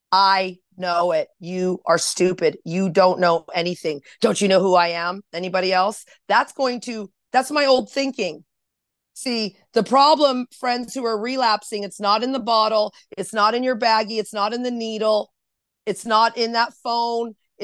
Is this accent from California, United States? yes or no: yes; Anaheim, California, United States; now in Toronto, Canada; I'm from California, Orange County, Anaheim to be exact, Disneyland to be exact.